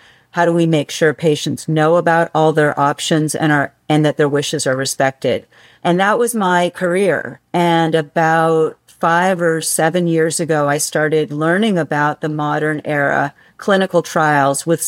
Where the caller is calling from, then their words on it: Leavenworth, Washington, United States; I'm in the mountains of Washington State in the tiny little Bavarian town of Leavenworth, Washington.